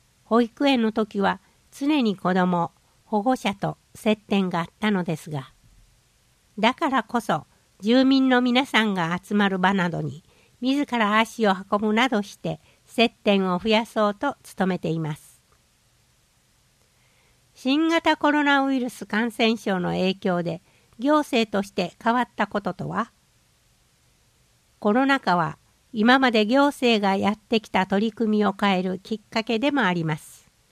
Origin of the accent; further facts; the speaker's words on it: Tawaramoto, Nara, Japan; ごちゃごちゃしていない、ゆっくりと過ごせてホッとできる場所、それが私が生まれ育ってきた田原本町という町だと思っています。